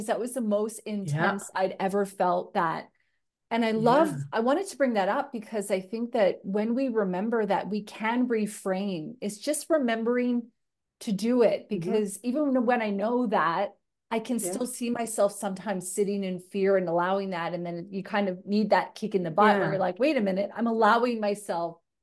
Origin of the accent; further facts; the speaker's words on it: Canada; now in Australia; Well, I'm Canadian, but I have lived here for 10 years.